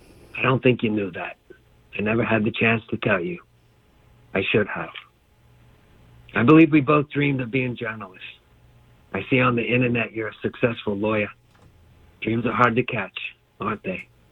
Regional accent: Burlingame, California, United States; I grew up in Burlingame, California in the 1960s, which was in a bubble.

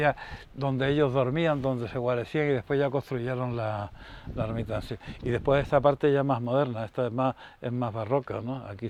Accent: Puerto del Rosario, Canary Islands, Spain; born there; Yo nací, por ejemplo, en Puerto de Cabra, siendo todavía. Creo que soy de los pocos que ya quedamos nacidos en ese momento.

